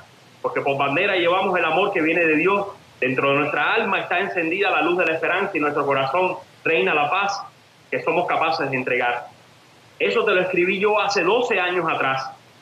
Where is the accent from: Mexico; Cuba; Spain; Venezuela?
Cuba; Porque mi pueblo se ha despertado, porque los cubanos no quieren seguir viviendo encadenados a una dictadura, porque ya nuestro pueblo de Cuba quiere pasar de la esperanza a la realidad